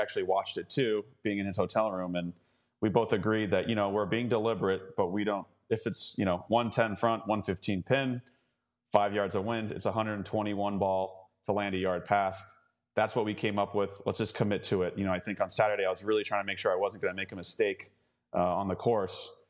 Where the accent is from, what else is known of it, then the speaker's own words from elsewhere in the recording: United States; You know, being an American, growing up and playing Parkland golf